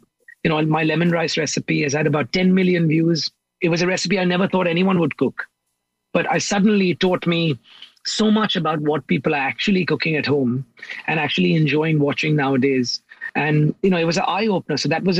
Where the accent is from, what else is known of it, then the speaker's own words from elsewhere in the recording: India; growing up in India.